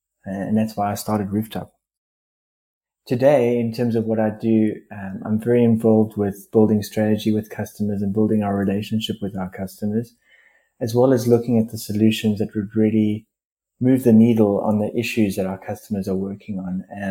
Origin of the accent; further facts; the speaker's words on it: South Africa; I'm South African born. I'm father to three amazing children, and I'm based here in South Africa. And I'm really such a passionate South African.